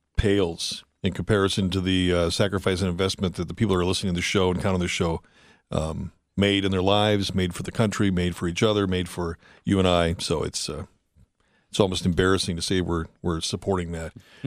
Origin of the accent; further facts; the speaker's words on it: Wisconsin, United States; You know, I came from Wisconsin. Hope nobody holds that against me.